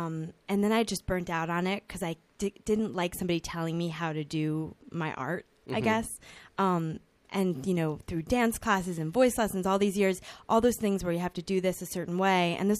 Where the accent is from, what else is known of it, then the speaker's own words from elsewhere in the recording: New Jersey, United States; Yeah, I grew up loving, you know, to go into Manhattan. I'm from New Jersey. To go into Manhattan and watch all the shows.